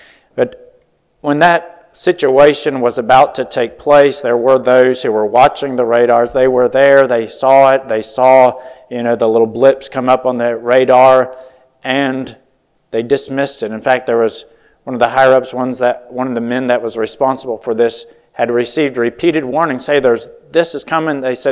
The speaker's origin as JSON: {"language": "English", "region": "West Virginia", "country": "United States", "tie": "born or raised there", "said": "Y'all knew I grew up in West Virginia, and we're going to have a snake handle in service tonight."}